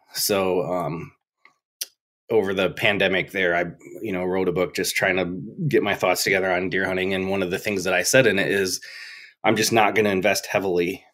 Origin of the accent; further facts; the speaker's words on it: Michigan, United States; And growing up in Michigan, I had, you know, properties that essentially were like mine, even though they weren't.